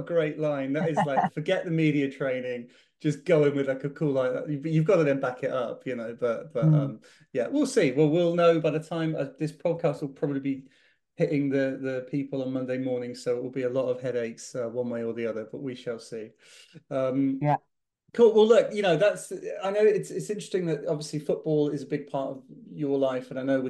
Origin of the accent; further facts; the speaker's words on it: Northern Ireland, United Kingdom; now in England; As you can tell from my accent, I'm County Tyrone born and bred.